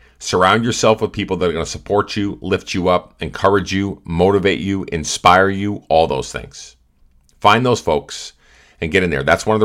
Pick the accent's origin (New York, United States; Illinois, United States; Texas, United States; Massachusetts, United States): Massachusetts, United States; I'm from Massachusetts. We have a lot of assholes that are where I'm from